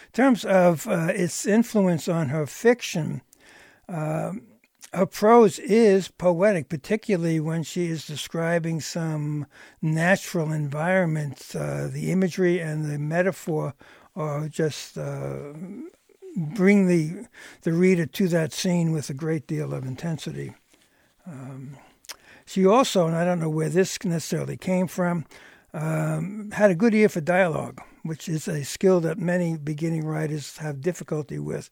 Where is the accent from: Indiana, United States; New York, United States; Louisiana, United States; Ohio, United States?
New York, United States; Brooklyn; for a while she lived in my hometown of Brooklyn